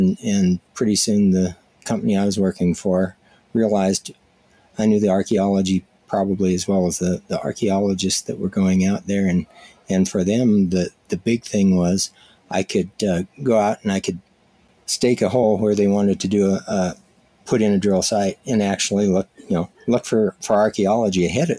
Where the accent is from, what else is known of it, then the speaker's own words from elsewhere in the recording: Colorado, United States; also born or lived in New Mexico; I grew up in Colorado and ended up in Tohatchee